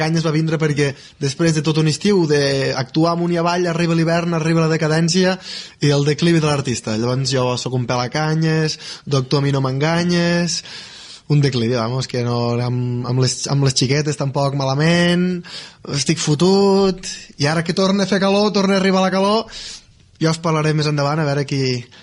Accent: Ponts, Catalonia, Spain; born there; és a dir, comença fa 23 anys quan vaig néixer a Pons, per cert. Bonica població, avui ho he repetit, damunt i avall, bonica població de la Noguera al mig Segre.

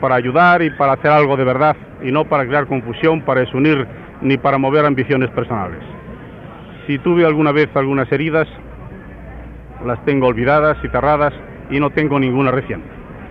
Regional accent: Spain; como español me siento profundamente emocionado de volver a España después de 2 años

